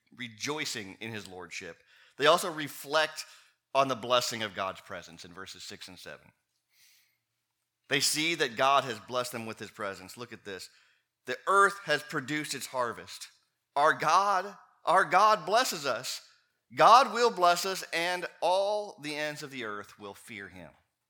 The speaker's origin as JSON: {"language": "English", "country": "Nigeria", "said": "It's not as loud as a Nigerian service. Nigerian churches, we wore earplugs in church in Nigeria."}